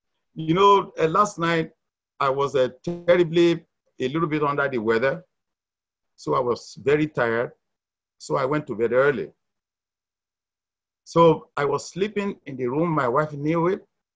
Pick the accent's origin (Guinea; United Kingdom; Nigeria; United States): Nigeria; when I was growing up, I grew up as an Anglican because I was raised up in Nigeria and my parents were Anglican.